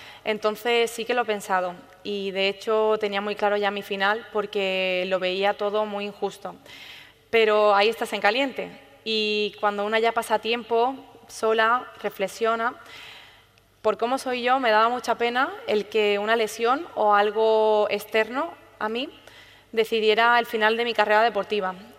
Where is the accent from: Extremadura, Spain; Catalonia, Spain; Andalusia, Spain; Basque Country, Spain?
Andalusia, Spain; Huelva; seguramente sea en Huelva, de momento no está cerrado, pero me haría mucha ilusión poder estar en mi tierra con toda mi gente